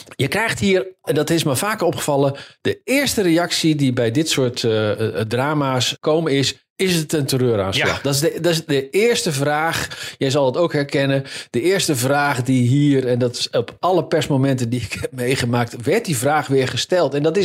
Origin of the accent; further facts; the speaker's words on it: Holland, Netherlands; misschien ben ik als Hollander daar iets te nuchter over